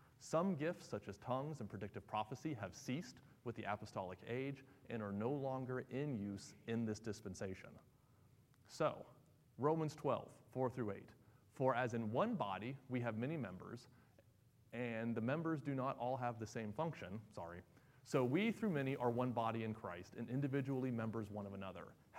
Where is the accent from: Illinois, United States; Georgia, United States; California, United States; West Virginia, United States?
West Virginia, United States; You know, I grew up in West Virginia where everyone's a Baptist or a Methodist